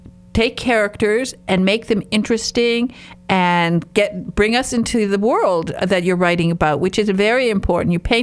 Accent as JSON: {"language": "English", "region": "Michigan", "country": "United States", "said": "I have a background Finnish American, and I'm from the Northern Michigan, and we talk a little bit funny, or people think we talk a little bit like this"}